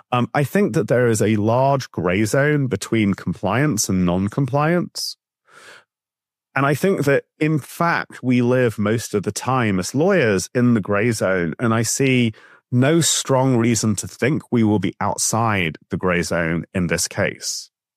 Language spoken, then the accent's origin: English; England, United Kingdom; moved away; coming from England, having grown up in England, I see a parallel between the views of the English, and I'm saying English, not British